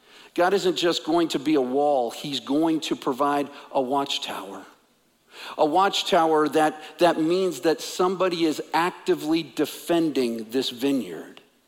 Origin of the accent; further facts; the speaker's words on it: Midwest, United States; Growing up in the Midwest, farmers planted, not thinking that, well, I hope this works out.